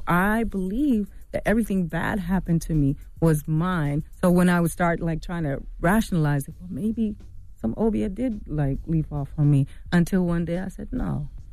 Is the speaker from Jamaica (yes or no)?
yes; Jamaica; I was thinking that. You know, I'm Jamaican.